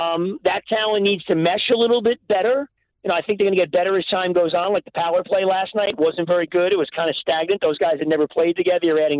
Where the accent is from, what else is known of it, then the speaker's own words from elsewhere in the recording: Brooklyn, New York, United States; Well, I grew up in Brooklyn. That's the way we used to do it.